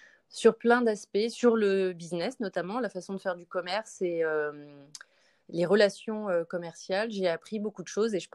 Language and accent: French; northern France, France; On vient du nord de la France, seulement à 300 km